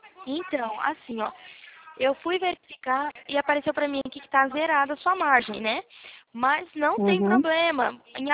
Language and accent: Portuguese; Toledo, Paraná, Brazil; Sou de Toledo, Paraná, pertinho.